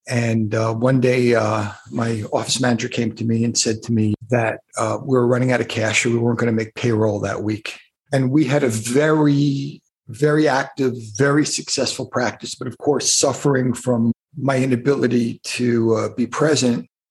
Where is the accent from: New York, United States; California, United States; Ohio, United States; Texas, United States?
New York, United States; Well, I was a normal kid growing up on Long Island and outside New York.